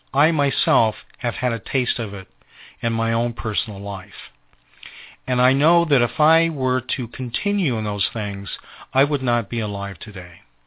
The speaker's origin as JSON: {"language": "English", "town": "Tempe", "region": "Arizona", "country": "United States", "tie": "born or raised there", "also_born_or_lived": "Mesa, United States", "said": "I was raised in Tempe. I lived a great deal of my years in Mesa."}